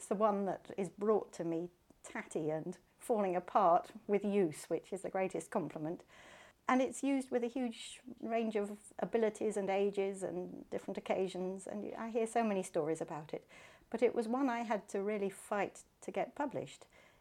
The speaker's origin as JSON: {"language": "English", "town": "Grantchester", "region": "East of England", "country": "United Kingdom", "tie": "born or raised there", "also_born_or_lived": "Leicester", "said": "I grew up in Grantchester, went to the village school and grew up here and peddled to my Saturday job in Heffers. And then when I married, I moved to Leicester for 26 years. And then 2 years ago, we came back to Grantchester."}